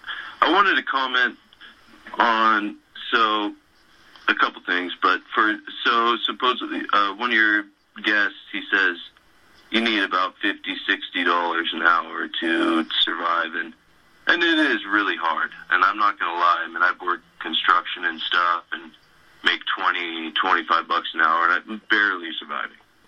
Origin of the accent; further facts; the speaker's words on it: Santa Cruz, California, United States; because I grew up in Santa Cruz